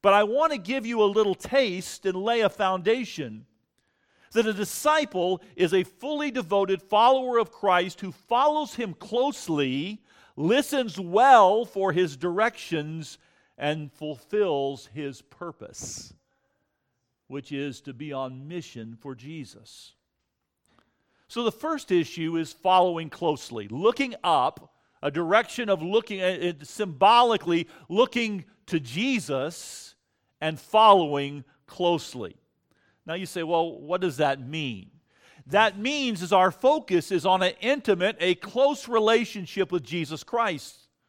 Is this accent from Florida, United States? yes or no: yes; Florida, United States; I grew up in Florida, very warm and pleasant sunshine state in the United States.